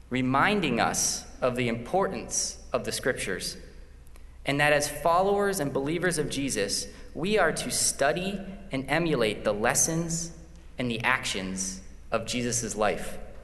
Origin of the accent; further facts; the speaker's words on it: Pennsylvania, United States; Now, I'm originally from Pennsylvania